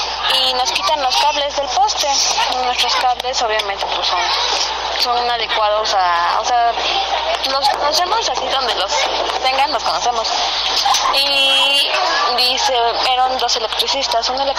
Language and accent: Spanish; Tlaxcala, Mexico; Pues acá somos de Tlaxcala